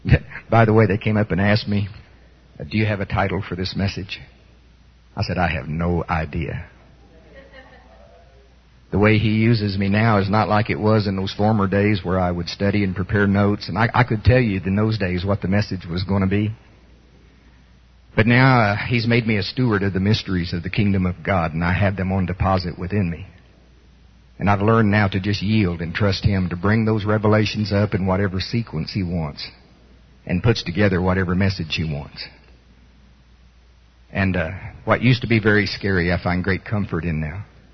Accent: Oklahoma, United States; I'm from Pottawatomie County, Oklahoma, and down there we pinch things.

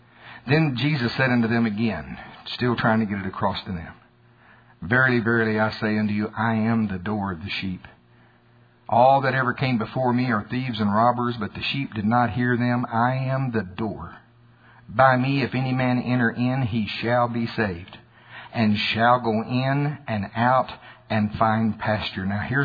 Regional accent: United States; You can tell I'm from Pottawatomie County.

